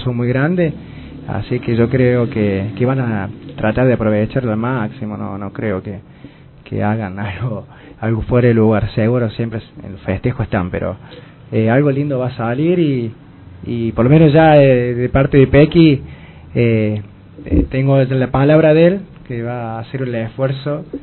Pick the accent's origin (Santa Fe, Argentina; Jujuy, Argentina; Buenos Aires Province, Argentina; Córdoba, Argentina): Córdoba, Argentina; yo soy de Córdoba, este es mi segundo año, estoy acá en Alianza